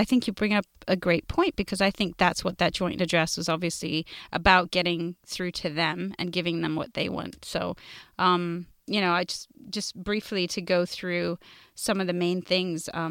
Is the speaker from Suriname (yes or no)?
no; United Kingdom; accent: British; now in United States; I grew up with a very British accent as a kid, moved to the U.S. about 20-odd years ago, more than 20-something years ago.